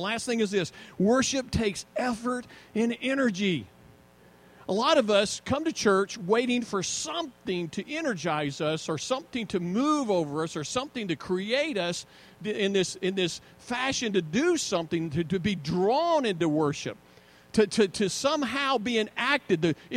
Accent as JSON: {"language": "English", "country": "United States", "said": "Not just because I'm American, because, you know what, that's how I want to meet God."}